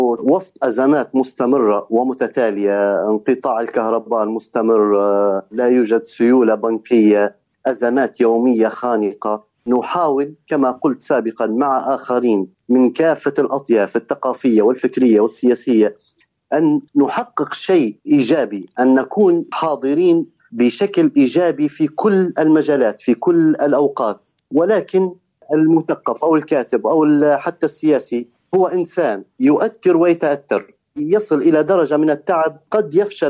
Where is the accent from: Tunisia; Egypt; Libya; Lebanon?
Libya; ما عندي أي صلة به يعني غير أني كنت مواطن ليبي تحت حكمه فقط. كليبي يعني مثل بقية الليبيين